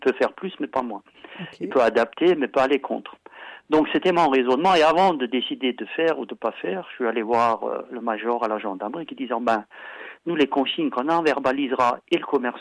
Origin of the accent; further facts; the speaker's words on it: France; je sais bien qu'on est français, moi aussi d'ailleurs